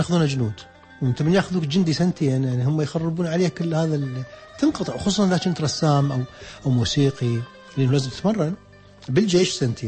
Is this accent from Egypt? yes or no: no; Iraq; احنا كنا نسويها يعني احنا مواطنين عراقيين وهذا الشيء عراقي